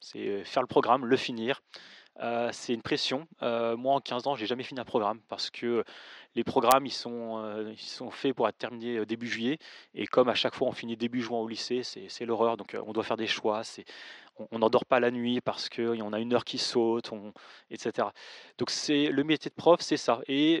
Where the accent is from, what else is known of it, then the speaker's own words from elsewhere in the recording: Paris, Île-de-France, France; now in Lyon, France; Donc moi, je suis parisien d'origine